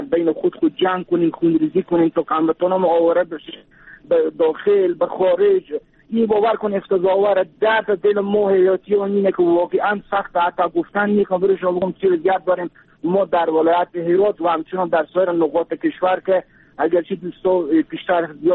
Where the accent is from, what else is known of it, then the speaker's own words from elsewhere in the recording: Afghanistan; شما هم افغانیم، اینا ما هم افغانیم، اینا هم افغانم